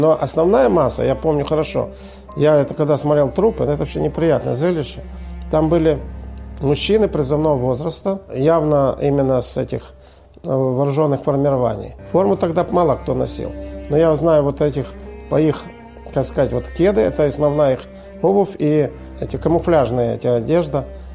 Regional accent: Tiraspol, Transnistria, Moldova; Я родом из Тирасполя. Там родился, прожил большую часть жизни и учился там.

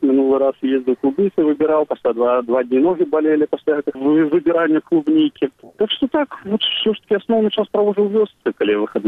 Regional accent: Minsk Region, Belarus; я сам з Барысаўскага раёну

